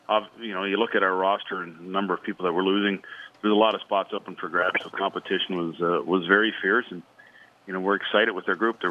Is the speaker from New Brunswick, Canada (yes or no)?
no; Kingston, Ontario, Canada; Kingston, my hometown, which has a population neighborhood of 130,000, had 22 kids out at the same age.